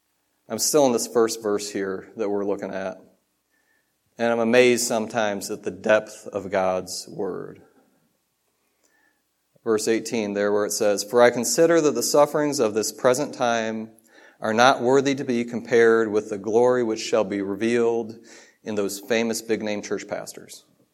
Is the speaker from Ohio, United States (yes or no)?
no; Michigan, United States; And you guys know I grew up in Michigan, so it's a little bit colder up there than down here.